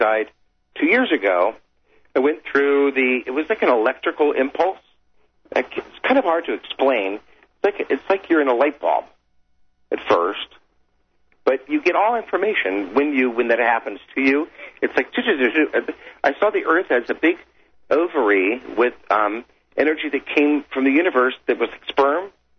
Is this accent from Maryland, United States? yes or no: yes; Greenbelt, Maryland, United States; I grew up in Greenbelt, Maryland. I don't know if you know where Greenbelt is, right across the street from NASA.